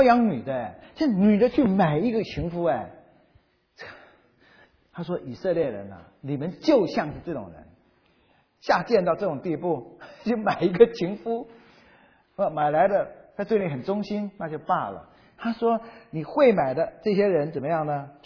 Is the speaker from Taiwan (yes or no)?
yes; Taiwan